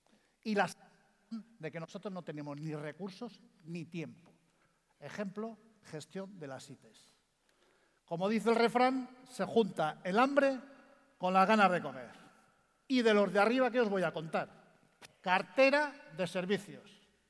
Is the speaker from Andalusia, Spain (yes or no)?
no; Castile and León, Spain; Marcharme a mi tierra soriana a cultivar el espíritu de Antonio Machado y de paso unos buenos tomates.